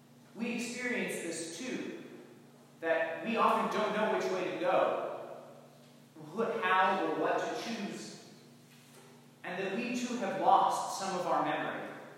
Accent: Bethlehem, New York, United States; I'm from Bethlehem originally. I went to LaSalle in Troy, and then to the University of Notre Dame, where I studied philosophy and vocal performance.

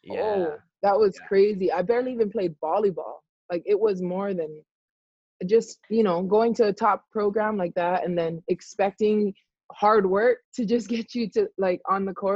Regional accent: Kahalu'u, Hawaii, United States; I'm from one of the smallest towns on Oahu. My hometown is called Kahalu'u. It's right in between Kaneohe and then on your way out to the North Shore.

